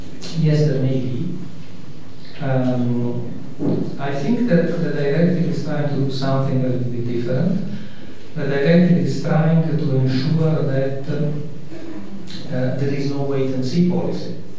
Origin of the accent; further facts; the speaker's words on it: Italy; if you look what has happened in my home country, in Italy